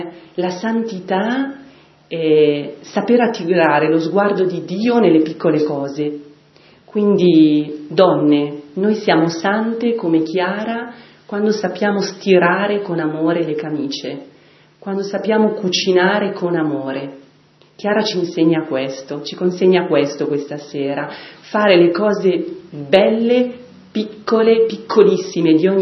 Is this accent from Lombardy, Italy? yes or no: yes; Lombardy, Italy; Sono della Lombardia, della provincia di Lecco.